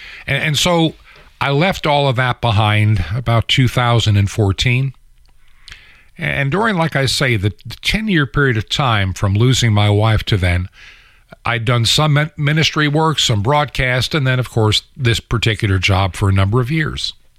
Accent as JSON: {"language": "English", "region": "New York", "country": "United States", "tie": "born there", "moved": "as an adult", "said": "And I was born in New York. I lived in Long Island. Went to college at St. John's University. Lived in upstate New York."}